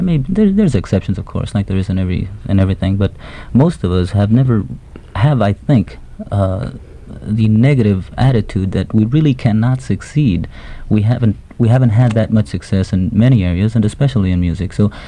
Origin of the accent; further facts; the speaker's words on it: East Los Angeles, California, United States; I grew up, born and raised in East Los Angeles, and I'm a part of that struggle.